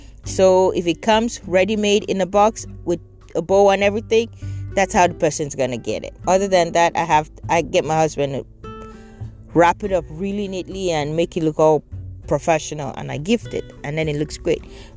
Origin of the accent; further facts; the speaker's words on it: Nigeria; now in United States; Growing up in Nigeria, we went to visit family, grandparents to be exact.